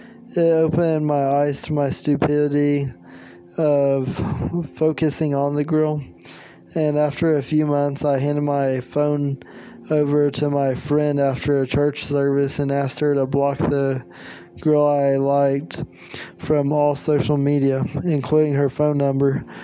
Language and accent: English; Oklahoma, United States; I'm a college student in Oklahoma and I'm from Oklahoma.